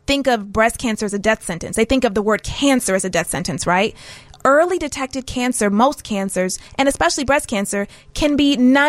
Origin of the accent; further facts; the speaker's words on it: Chicago, Illinois, United States; So I'm born and raised in Chicago, South Side in the house.